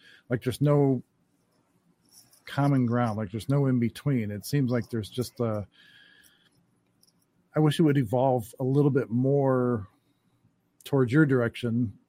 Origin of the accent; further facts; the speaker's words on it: Cleveland, Ohio, United States; born there; When I grew up in a Southern family, and I was the first one kind of born outside of the South. I was born in Cleveland, Ohio.